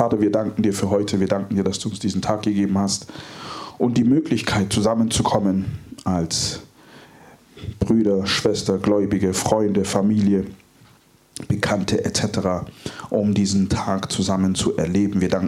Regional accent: Stuttgart, Baden-Württemberg, Germany; Also meine Eltern kommen ursprünglich aus Ghana, ich bin aber hier in Stuttgart geboren, so mit Stuttgarter durch und durch.

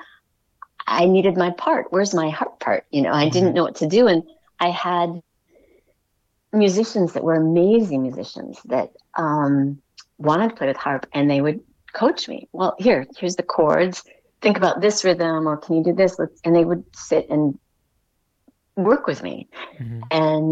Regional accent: Minnesota, United States; there was almost nobody to teach me that either when I grew up in Minnesota.

